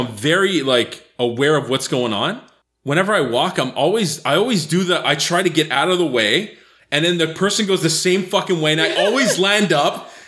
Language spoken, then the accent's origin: English; Montreal, Quebec, Canada; I'm from Montreal. It's fine.